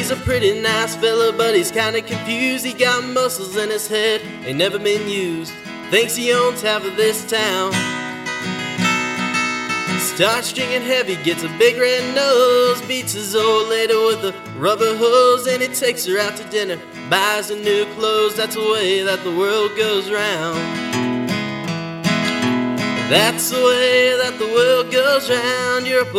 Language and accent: English; United States; I grew up on Texas country and Red Dirt, so it's been great.